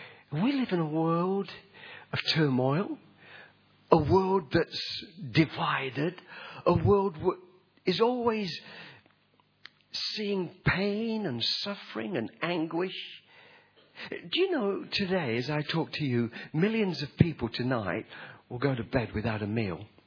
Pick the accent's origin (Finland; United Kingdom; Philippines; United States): United Kingdom; accent: English; now in Australia; Pop, you're not supposed to talk like that. You're an Aussie. But I still talk like I'm English because I've got that cultural background that is shaped.